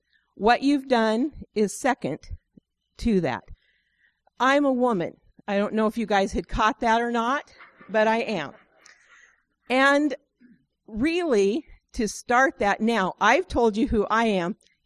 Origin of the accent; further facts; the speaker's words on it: Drain, Oregon, United States; also born or lived in Roseburg; But we're really from Roseburg, and if you come have pizza, we can explain the whole mess to you. But we grew up in Drane and Yonkala and lived in Oregon our entire lives